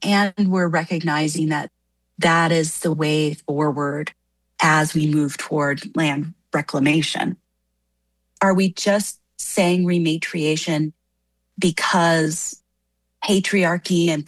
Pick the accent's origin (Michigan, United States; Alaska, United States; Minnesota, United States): Minnesota, United States; Minneapolis; So I grew up in the Minneapolis area. I'm back in Dakota homelands, which is wonderful.